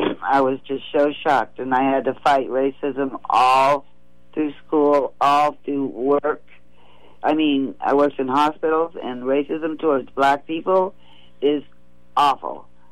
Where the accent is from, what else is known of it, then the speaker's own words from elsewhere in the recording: Spain; now in United States; that being from a military family and growing up in Spain, the military tried to put a law into force that would prevent African Americans from coming to Spain.